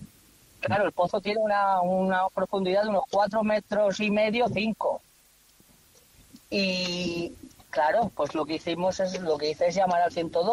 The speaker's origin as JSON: {"language": "Spanish", "town": "Valencia", "region": "Valencian Community", "country": "Spain", "said": "No, nosotros somos de Valencia."}